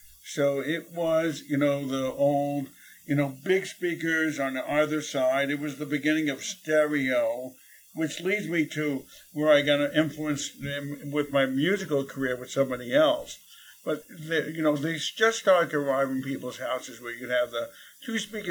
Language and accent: English; New York City, New York, United States; growing up in New York City, being exposed to every type of of ethnic background from people who would come into my family's house.